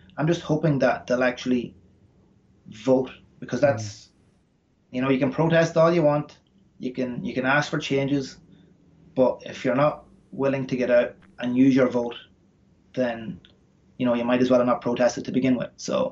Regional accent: Ireland; You know, I'm an Irish guy over here.

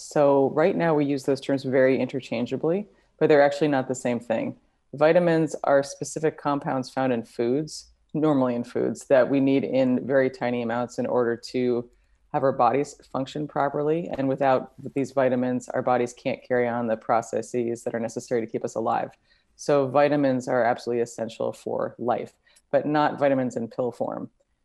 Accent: United States; vitamins, I'm American, I can't help myself.

